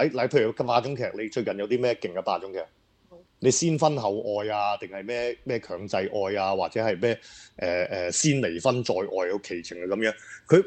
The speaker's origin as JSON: {"language": "Cantonese", "country": "Hong Kong", "said": "譬如我哋香港人就覺得食中秋節烤肉好似好撚奇怪咁樣咯"}